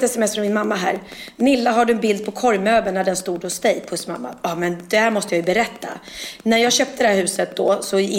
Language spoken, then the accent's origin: Swedish; Spain; Ja, som spanjor, man går förbi mitt hus och bara, nej men alltså, där bor den där idioten som inte har skrivit grammatiskt fel.